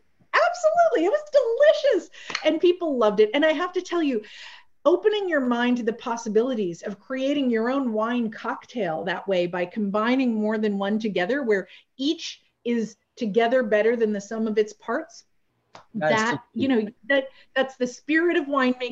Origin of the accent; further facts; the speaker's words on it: Winnipeg, Manitoba, Canada; I am from a very cold region. I'm from Winnipeg in Canada, which is the coldest city on planet Earth that's over 500,000 population.